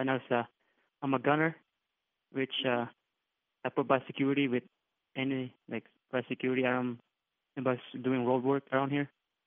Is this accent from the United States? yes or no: yes; Stamford, Connecticut, United States; Yes, I'm from Stamford.